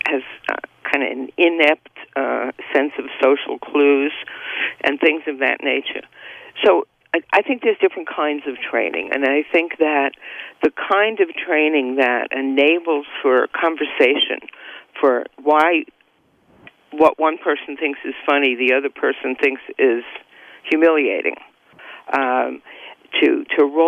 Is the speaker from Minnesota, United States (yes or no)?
no; Bronx, New York, United States; You know, I have to tell you, I grew up in the Bronx, and I worked in Manhattan, and I am a redhead.